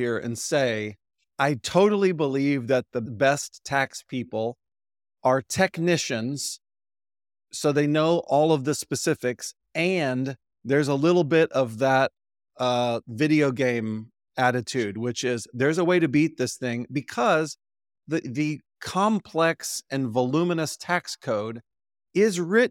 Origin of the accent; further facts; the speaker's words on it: Houston, Texas, United States; So in my mind, growing up in Houston, Texas, I just assumed that the Columbus Zoo is the greatest zoo the world has ever known